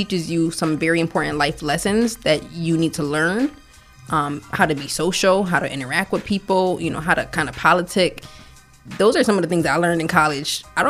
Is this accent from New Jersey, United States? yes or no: no; Rochester, New York, United States; I mean, so growing up, I mean, I'm here from Rochester, New York, and growing up, I actually had the privilege to go to a suburban school.